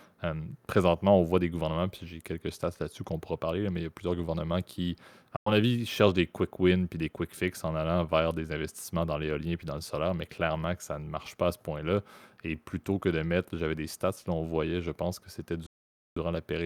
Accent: Canada; je parle en tant que Canadien qui utilise de l'eau pour permettre d'avoir du courant

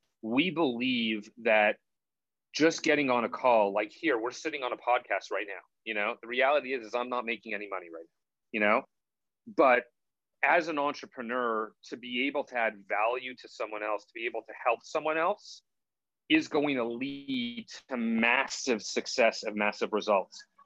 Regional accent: Montreal, Quebec, Canada; I grew up in Montreal, Canada. Even though it is considered a big metropolis, it's actually a very small town.

